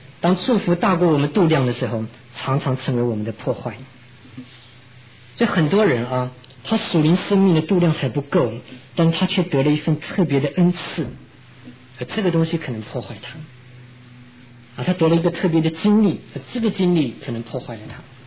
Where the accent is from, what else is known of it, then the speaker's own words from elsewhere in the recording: China; 我说我们中国人有一句话啊，他讲到君子慎独